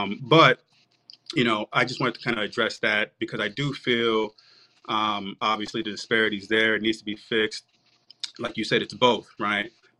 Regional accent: New Jersey, United States; I'm from Jersey, born and raised. So not too far from you.

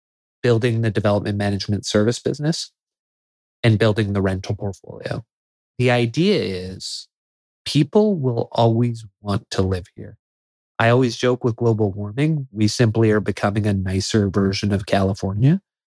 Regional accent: Canada; as a Canadian who believes in Canada, who believes in Vancouver

